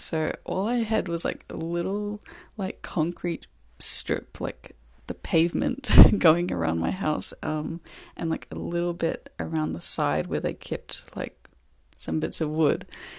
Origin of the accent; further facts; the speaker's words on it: Whangarei, Northland, New Zealand; moved away as an adult; now in Auckland, New Zealand; I grew up in Whangarei and moved to Auckland in 2015, I think it was, to study at Unitec.